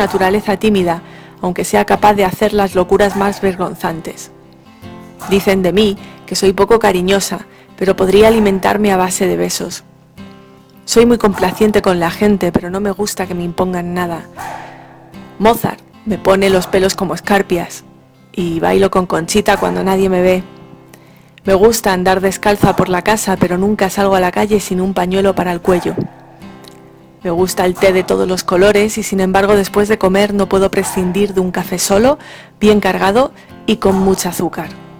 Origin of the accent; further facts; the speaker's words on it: Madrid, Community of Madrid, Spain; soy de Madrid y del Barça. Me agrada mucho el catalán, aunque hablo en castellano, and sometimes I dream in English.